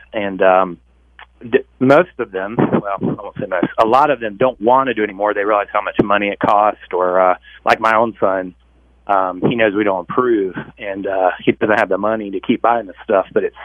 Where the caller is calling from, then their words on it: South Carolina, United States; South Carolina. Yep, South